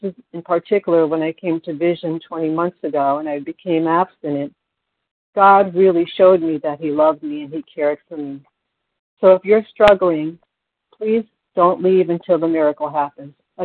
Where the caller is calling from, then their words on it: New York, United States; from New York.